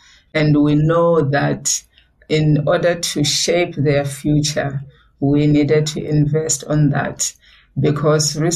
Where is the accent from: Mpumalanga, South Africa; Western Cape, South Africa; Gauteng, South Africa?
Mpumalanga, South Africa; Justicia; Love education, believe in education, and also love the communities, which is where I come from, born and raised in Justicia.